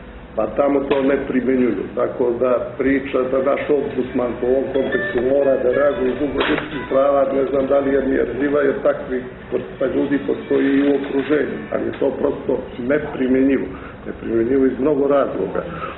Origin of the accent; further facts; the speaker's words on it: Montenegro; Postoji jedan štampač kod nas u Crnoj Gori